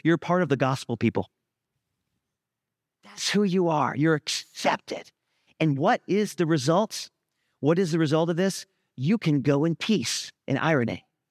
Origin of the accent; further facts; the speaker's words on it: Vermont, United States; now in Southern United States; You know, I'm from Vermont. I'm from the north, and I came to the south, and it's a different culture, right?